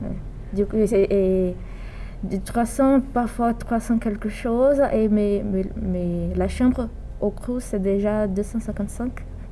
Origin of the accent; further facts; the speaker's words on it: Brazil; j'ai 20 ans et je fais L2 en psychologie à l'Université de Tours. Je suis brésilienne.